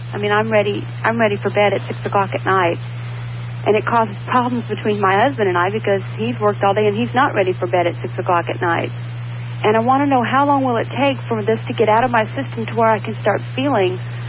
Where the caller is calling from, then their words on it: Tampa, Florida, United States; I'm calling from Tampa